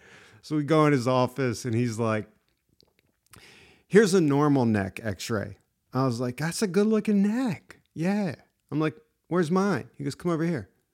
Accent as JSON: {"language": "English", "town": "La Plata", "region": "Maryland", "country": "United States", "tie": "born or raised there", "said": "I grew up in La Plata, Maryland at that time."}